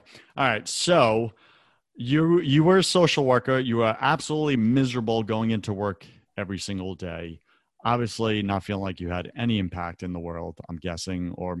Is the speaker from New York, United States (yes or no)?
yes; New York, United States; I'm from New York.